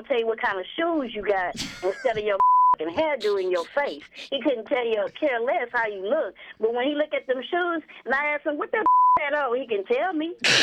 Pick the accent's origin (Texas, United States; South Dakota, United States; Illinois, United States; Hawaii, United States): Texas, United States; Corpus Christi; I'm from? Corpus. I'm from Corpus Christi.